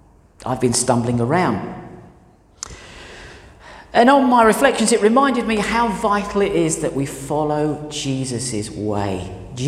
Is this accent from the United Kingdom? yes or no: yes; Southend-on-Sea, East of England, United Kingdom; Did you know Southend is my hometown?